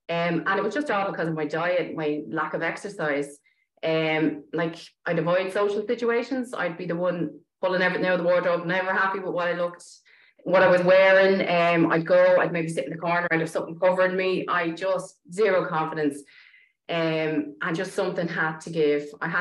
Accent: Dublin, Leinster, Ireland; I'm originally from Dublin, and I'm living here for, she's coming on 25 years now. So more of, this is more my home really than Dublin was.

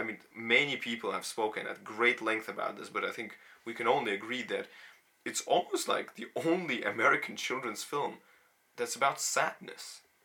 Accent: Denmark; I'm Russian. I grew up in Denmark, so I have a kind of Eastern European / you know, just like Northern European or general European perspective.

